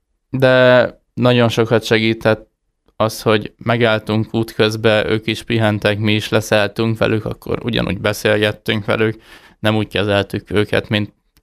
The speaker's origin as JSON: {"language": "Hungarian", "country": "Hungary", "said": "azért nem akartak fölengedni minket, mert magyarok vagyunk"}